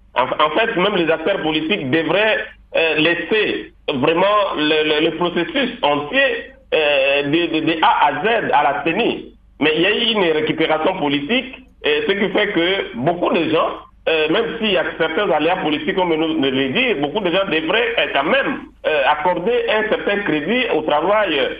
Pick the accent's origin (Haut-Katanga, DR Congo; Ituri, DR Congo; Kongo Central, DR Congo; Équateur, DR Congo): Équateur, DR Congo; le président de la République, il était chez nous à l'Équateur